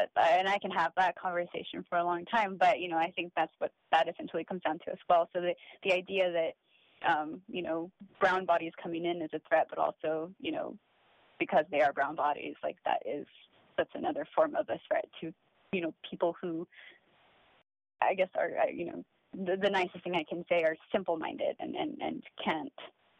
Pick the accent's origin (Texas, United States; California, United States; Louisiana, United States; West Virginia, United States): Texas, United States; El Paso; No, I grew up there. I grew up in El Paso.